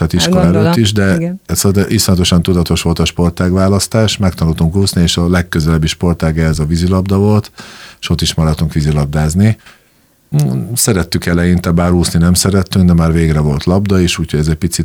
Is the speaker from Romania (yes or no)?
no; Komárno, Nitra Region, Slovakia; also born or lived in Dunajská Streda; Igen, én Dunaszerdán születtem, majd utána Komáromba, Rékomáromba költöztünk édesanyámmal, elég szerény körülmények között